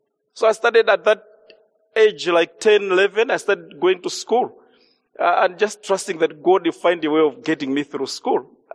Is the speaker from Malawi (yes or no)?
yes; Malawi; I was born in Malawi at a mission station called Nkoma. That's where the early Dutch Reformed Church planted their first church in Nkoma. So my village is 5 kilometers from Nkoma.